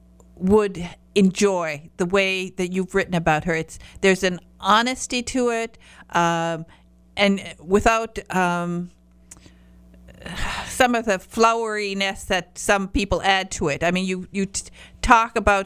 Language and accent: English; Michigan, United States; And of course, you know, I'm from Michigan, from the Upper Peninsula of Michigan. I'm a Youper.